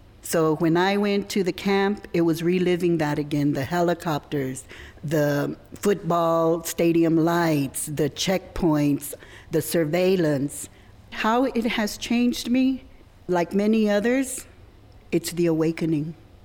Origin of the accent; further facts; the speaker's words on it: central Mexico, Mexico; We are known as Mexica Chichimecas, also known as Aztecas. We are from Central Mexico, but our migration stories have us all the way from the Gilas to Veracruz into Central Texas.